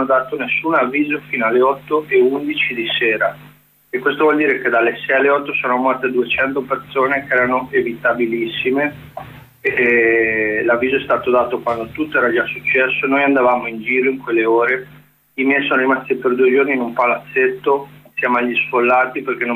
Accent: Ancona, Marche, Italy; also born or lived in Bologna; io sono marchigiano di Ancona, ho condiviso con loro molti anni di percorsi anche politici a Bologna

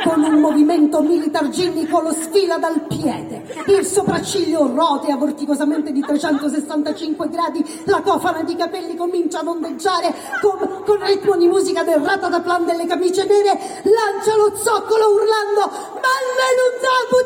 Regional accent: Calabria, Italy; Sono attrice, sono calabrese e sono brave, sono lesbica

